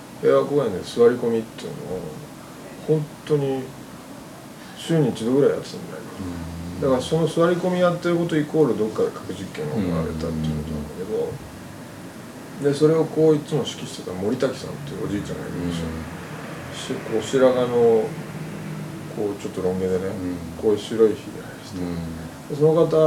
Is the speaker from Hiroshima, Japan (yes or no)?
yes; Hiroshima, Japan; 僕が広島で生まれ育ったことと関係なくはないと思ってて、僕昭和41年に生まれてるから何年か前に初めてそれをこう改めて気づいたんだけど、原爆落ちて僕20年ちょっとぐらいで生まれてる